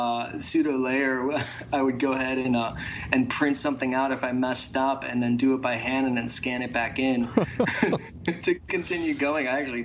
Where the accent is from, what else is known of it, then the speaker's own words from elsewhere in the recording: Miami Beach, Florida, United States; now in San Francisco, United States; I recently moved here full-time to the Bay Area. I live in San Francisco. I am born and raised in Miami Beach. My family's from there